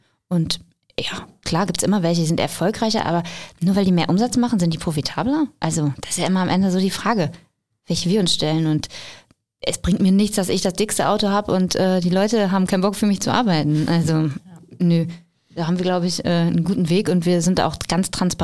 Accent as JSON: {"language": "German", "region": "North Rhine-Westphalia", "country": "Germany", "said": "Wir kommen aus dem Münsterland, da ist man einfach total bodenständig und so sind wir auch."}